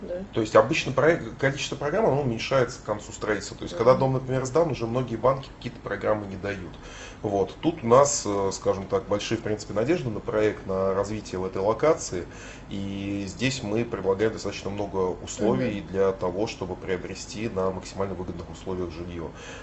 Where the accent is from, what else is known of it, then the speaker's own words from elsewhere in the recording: Saint Petersburg, Russia; Я вообще родился, полжизни прожил в Красносельском районе.